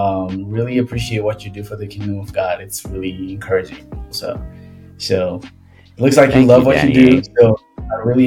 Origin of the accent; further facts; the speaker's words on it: Boston, Massachusetts, United States; And then we're all over the states, and I'm from Boston